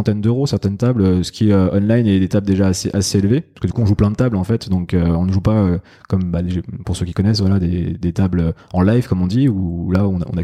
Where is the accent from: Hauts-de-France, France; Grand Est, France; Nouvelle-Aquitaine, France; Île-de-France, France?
Grand Est, France; dans le village de ma grand-mère, où je suis originaire du coup de Lorraine et à Nancy, et du coup dans un village pas très loin de Nancy